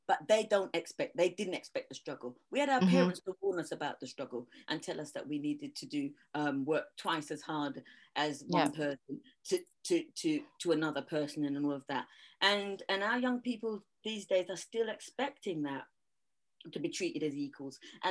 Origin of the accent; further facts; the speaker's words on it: England, United Kingdom; But I'm from England.